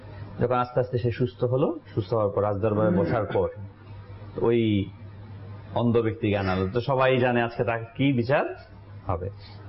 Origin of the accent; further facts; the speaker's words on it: Munshiganj, Dhaka Division, Bangladesh; এক সময় আমাদের বাড়ি বিক্রমপুর মুন্সিগঞ্জ, সেখানে অমুসলিম হিন্দু অধ্যুষিত ছিল